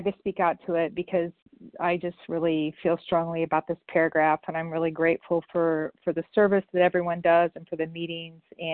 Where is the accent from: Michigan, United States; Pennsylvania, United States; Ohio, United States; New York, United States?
Ohio, United States; Hi, this is … I'm from Ohio.